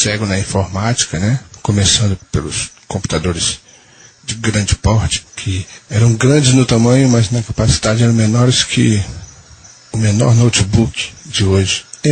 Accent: Cachoeiras de Macacu, Rio de Janeiro, Brazil; born there; Nasci em Cachoeira de Macacu, estado do Rio de Janeiro. Fui criado no Instituto Benjamin Constant, sou cego desde os 5 anos de idade.

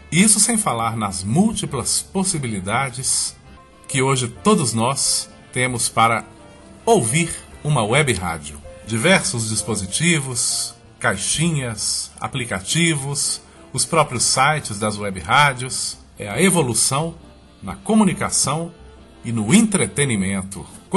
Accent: Sete Lagoas, Minas Gerais, Brazil; eu sou mineiro de Sete Lagoas, eu sou deficiente visual desde que eu nasci

